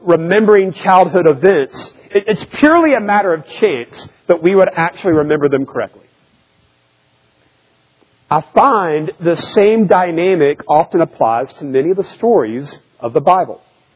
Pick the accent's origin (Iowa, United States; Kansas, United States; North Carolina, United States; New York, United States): North Carolina, United States; Raleigh; So when I was a kid growing up in Raleigh, there was this secret place in our neighborhood that only a few of us ever talked about.